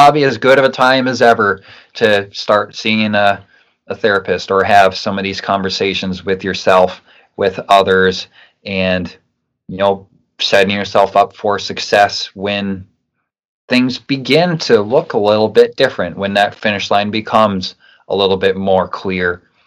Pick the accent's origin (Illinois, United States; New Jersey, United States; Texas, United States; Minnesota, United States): Minnesota, United States; Savage; I did Surf the Murph in October in my hometown of Savage, Minnesota.